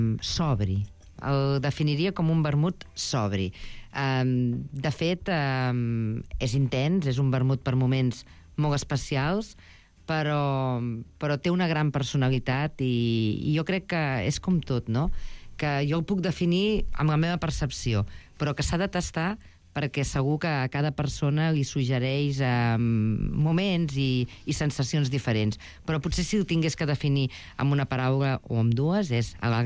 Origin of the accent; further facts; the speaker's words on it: Reus, Catalonia, Spain; jo sóc de Reus i he de fer ciutat, no?